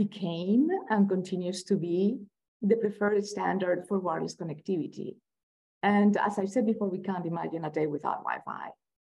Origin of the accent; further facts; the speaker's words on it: Colombia; English is a second language; I'm originally from Colombia, so I speak Spanglish